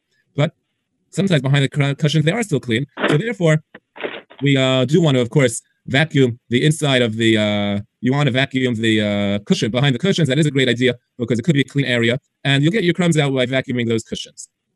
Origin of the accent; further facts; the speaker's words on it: New York City, New York, United States; I grew up near the Frankel Shtiebel in Flatbush on 21st Street